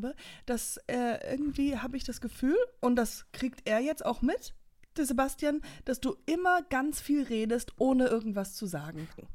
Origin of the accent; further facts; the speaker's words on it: Höhr-Grenzhausen, Rhineland-Palatinate, Germany; denn es geht in meine Heimat Hörgrenzhausen.